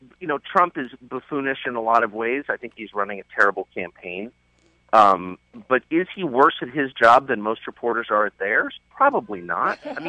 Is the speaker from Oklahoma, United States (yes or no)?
no; Washington, District of Columbia, United States; I've always defended the Post, my hometown paper